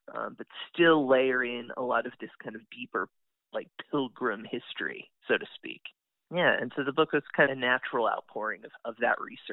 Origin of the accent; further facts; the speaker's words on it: Muncie, Indiana, United States; so I grew up in Muncie, Indiana, which is one of the kind of, settings in the book in a way.